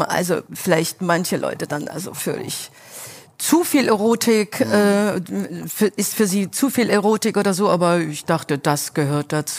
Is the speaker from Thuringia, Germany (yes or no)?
yes; Thuringia, Germany; wir sind ja aus Thüringen gekommen und wir wollten eigentlich nicht nach Berlin.